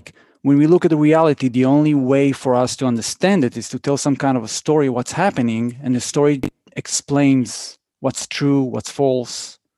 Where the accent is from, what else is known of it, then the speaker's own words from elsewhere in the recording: Israel; English is a second language; maybe also because I'm from Israel